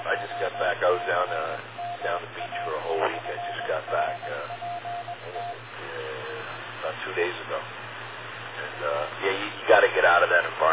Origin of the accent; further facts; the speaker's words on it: Staten Island, New York, United States; You know, I did the pouch camp in Staten Island. And, you know, I grew up on Staten Island and knew it very well.